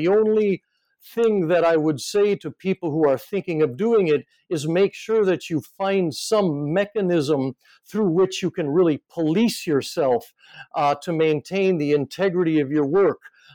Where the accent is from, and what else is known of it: Aomori, Japan